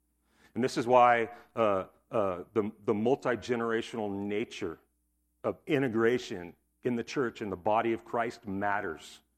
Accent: United States; Because I am an American and I'm independent and I like doing what I want, when I want, how I want.

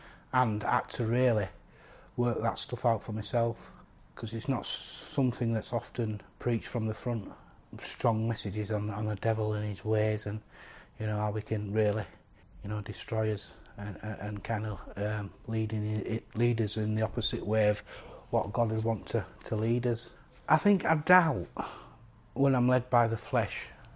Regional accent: Bradford, Yorkshire and the Humber, United Kingdom; now in Halifax, United Kingdom; I'm from Bradford originally.

